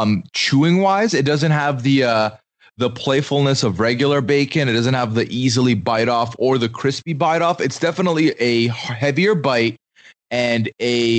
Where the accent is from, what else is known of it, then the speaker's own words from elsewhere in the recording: Dubai, United Arab Emirates; born and raised in Dubai, Dubai is kind of like a melting pot of humanity.